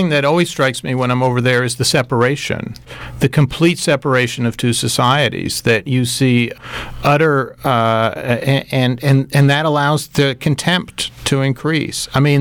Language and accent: English; United States; I'm an American Jew, and I'm welcome there.